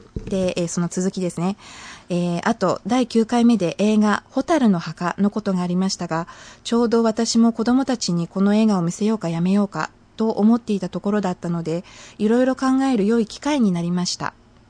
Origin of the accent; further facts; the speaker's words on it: Hamamatsu, Shizuoka, Japan; 私の実家のある浜松、静岡第7区